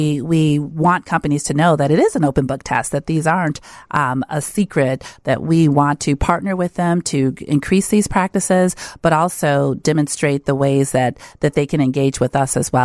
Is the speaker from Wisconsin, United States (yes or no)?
yes; Wisconsin, United States; also born or lived in Chicago; Well, I was born here in Chicago. Okay. I was born in Inglewood, but then my mom moved us to Wisconsin pretty early in life.